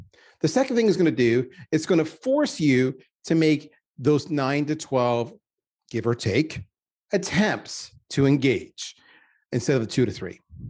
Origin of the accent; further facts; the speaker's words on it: Canada; And by the way, if you heard the way I said out there, yes, I am Canadian.